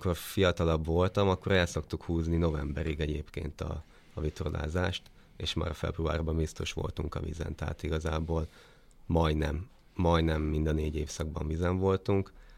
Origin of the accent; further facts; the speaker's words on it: Hungary; én itt nőttem fel